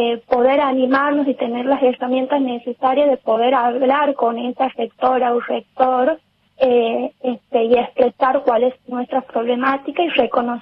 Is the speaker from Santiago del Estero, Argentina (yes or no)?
yes; Santiago del Estero, Argentina; Sí, soy de Santiago del Estero.